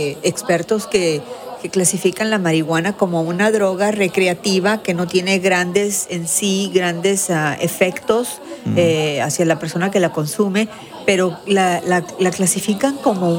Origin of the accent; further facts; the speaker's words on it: Mexico; Como mexicana, a mí me dio mucho gusto esa noticia